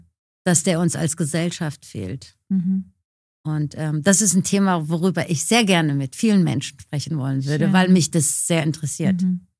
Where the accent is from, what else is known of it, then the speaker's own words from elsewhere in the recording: Iran; Ich komme aus dem Iran